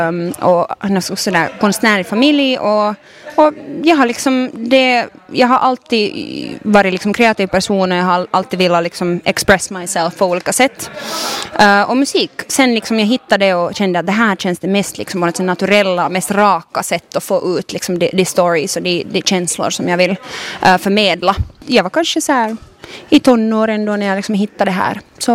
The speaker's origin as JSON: {"language": "Swedish", "country": "Finland", "also_born_or_lived": "Berlin", "said": "Jag är finlandssvensk, 25-årig artist, låtskrivare, producent, musikerperson. Jag har bott i Berlin 6 år. Nu har jag liksom flyttat hit tillbaka till Norden, så att säga."}